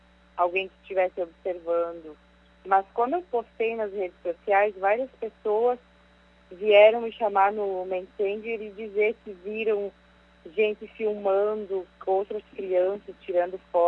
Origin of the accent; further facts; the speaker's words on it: Curitiba, Paraná, Brazil; now in Camargo, Brazil; Não, eu sou de Curitiba.